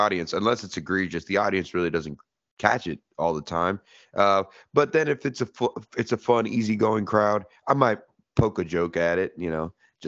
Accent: Miami, Florida, United States; I went down back to my hometown of Miami, Florida

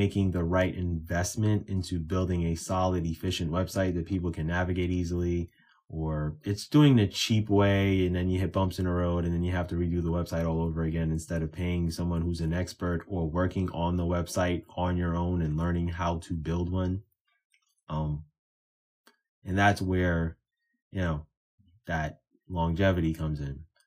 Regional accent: New York, United States; I'm a New Yorker, so I've seen a lot of great New Yorkers make it to the pinnacle of the pros and the NBA, right?

